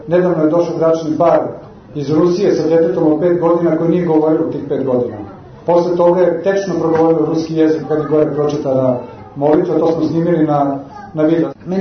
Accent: Belgrade, Serbia; ja sam rođen u Beogradu i mi Beograđani najmanje znamo u stvari dakle smo, mi smo jedna rekla bez korena ovako, ali ja ipak znam da je moj prađe po ocu u stvari iz okoline baš tamo Mrkonjića, tako

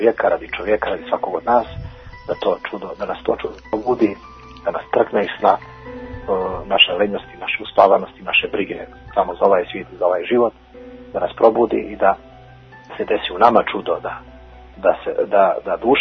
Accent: Montenegro; kod nas u Crnoj Gori konkretno, koja je do prije 20 godina bila bastion ateizma

